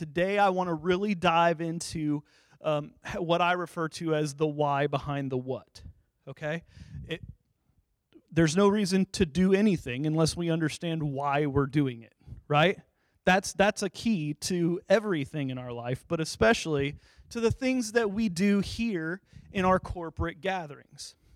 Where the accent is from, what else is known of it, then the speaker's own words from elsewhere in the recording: Warsaw, Indiana, United States; was the worship leader at the church that I grew up at in Warsaw, Indiana. Not just one in Poland, there's one in Indiana too.